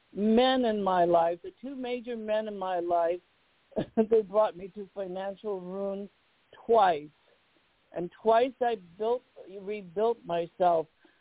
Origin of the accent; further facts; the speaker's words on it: Los Angeles, California, United States; And then I grew up in South Central L.A., which is really, you know, like, back then it was not as much as a ghetto, but it kind of was.